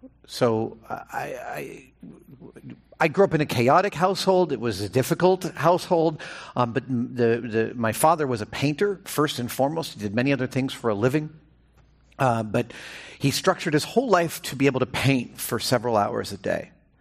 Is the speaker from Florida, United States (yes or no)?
no; New York, United States; I grew up in New York, and I spent a lot of time living there, and Grand Central is one of my favorite buildings.